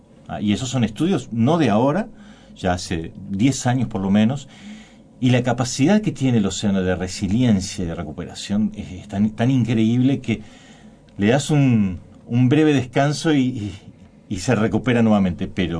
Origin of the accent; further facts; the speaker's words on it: Uruguay; como uruguayos, tenemos educación, estamos informados